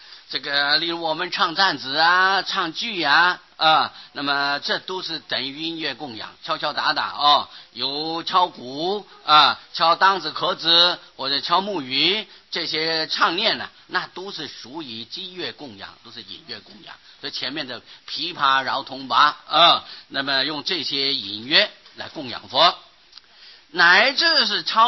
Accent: China; 因为我们中国人现在穿的衣服种类很多

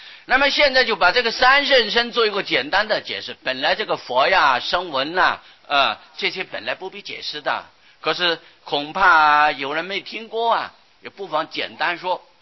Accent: China; 而且我们中国人喜欢简略呀

